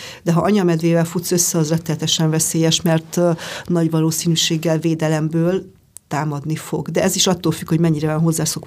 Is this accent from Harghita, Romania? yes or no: yes; Harghita, Romania; ott, ahol én felnőttem, Gyergyó meg Szováltak között